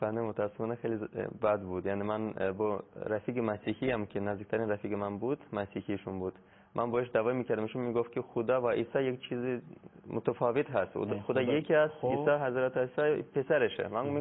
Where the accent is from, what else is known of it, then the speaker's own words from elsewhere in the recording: Moscow, Russia; من تو مسکو بزرگ شدم بین مسیحیت و مادر بزرگ مسیحی بود، مادر مادرم.